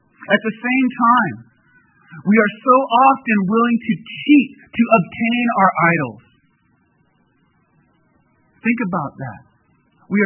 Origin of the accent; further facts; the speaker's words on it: California, United States; Where I grew up in the South Bay, San Francisco Peninsula, education was very much a cultural idol.